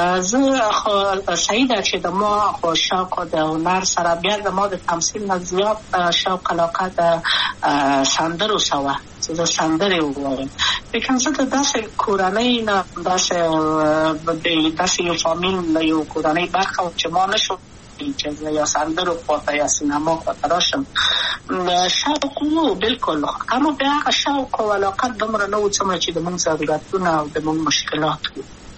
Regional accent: Kabul, Afghanistan; پلار مې د وردګو ولایت دی. خلګنسه چې دلې د کابل په تخته پل سیمه کې یم، او لویا شویم کابل کې

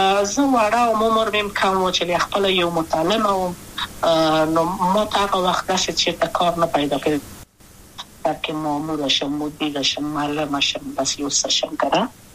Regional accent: Kabul, Afghanistan; او لویا شویم کابل که هم مکتب می دولسم پا کابل

